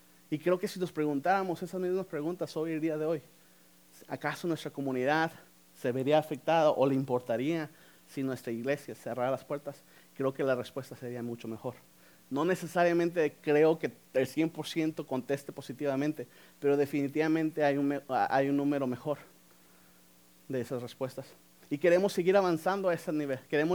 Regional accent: León, Guanajuato, Mexico; now in Tijuana, Mexico; Yo personalmente no soy de Tijuana, yo soy de León, Guanajuato.

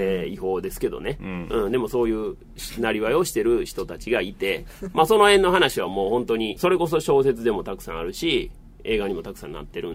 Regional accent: Hiroshima, Japan; also born or lived in Kure; 私は広島出身です。また一昨年に関西に転勤するまでは呉で仕事をしておりました

